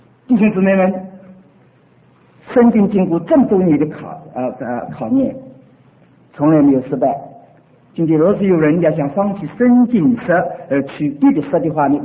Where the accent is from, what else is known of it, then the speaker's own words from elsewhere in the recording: China; 我们中国人教会是不是要中国的本身？